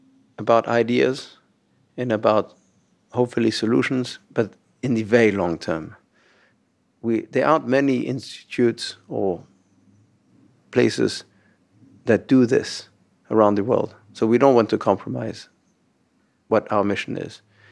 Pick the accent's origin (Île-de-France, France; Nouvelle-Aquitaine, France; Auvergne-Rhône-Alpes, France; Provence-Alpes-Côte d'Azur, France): Île-de-France, France; Paris; also born or lived in London / New York; now in Los Angeles, United States; The personal answer is that I grew up in Paris, then moved to London, then New York.